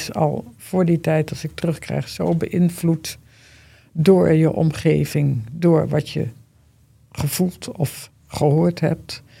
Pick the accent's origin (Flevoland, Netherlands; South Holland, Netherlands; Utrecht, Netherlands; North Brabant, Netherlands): North Brabant, Netherlands; Vught; born there; Ik ben in Vught geboren, is niks aan de hand.